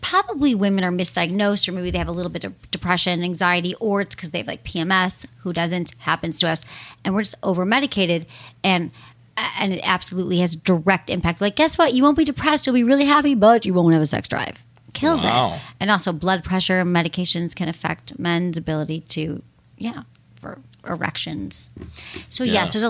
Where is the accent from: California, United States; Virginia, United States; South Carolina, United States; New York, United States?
California, United States; San Francisco; And I grew up in San Francisco. I was there mostly. It's like, I miss it.